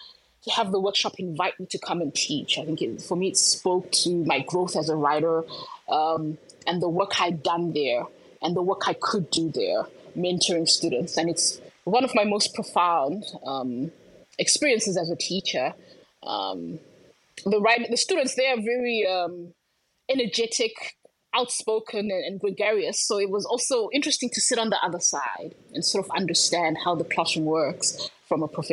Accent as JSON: {"language": "English", "country": "Zimbabwe", "tie": "born or raised there", "also_born_or_lived": "South Africa", "moved": "as an adult", "lives_now": "United States", "said": "I've lived in the USA for the past 10 years. Before that, I was in South Africa for 4 years. And I'm originally from Zimbabwe, where I spent the first 20 years of my life."}